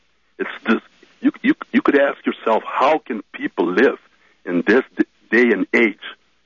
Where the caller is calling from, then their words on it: New York City, New York, United States; I'm calling from New York.